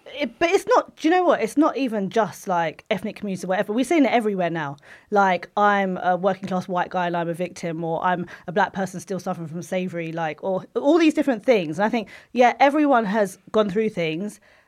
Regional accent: Tottenham, London, United Kingdom; also born or lived in Barbados; my father was born in Barbados. I was born in Barbados. My mother was born in Pakistan. So I'm still like first gen. So when I moved to like Tottenham and I started growing up

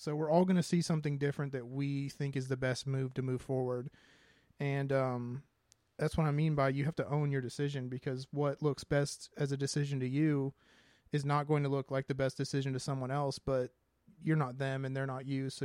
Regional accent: Texas, United States; And cause we're from Texas, so that's a huge difference from there.

